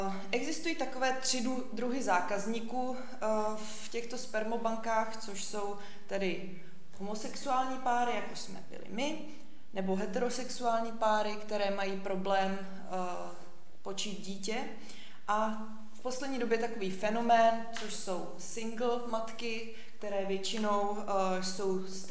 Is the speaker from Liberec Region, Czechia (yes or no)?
yes; Horní Kalná, Liberec Region, Czechia; jak máte ve vašich programech. Je mi 38 let a pocházím z Horní Kalné. To se snažím vypíchnout proto, protože Horní Kalná je opravdu malinká vesnice, řekla bych, že lidově úplná díra